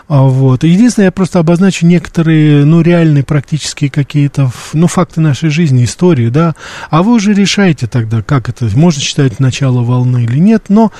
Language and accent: Russian; Russia; когда узнали, что я из России